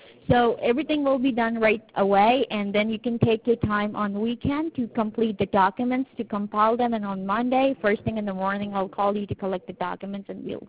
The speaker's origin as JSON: {"language": "English", "region": "California", "country": "United States", "lives_now": "Canada", "said": "I am from California."}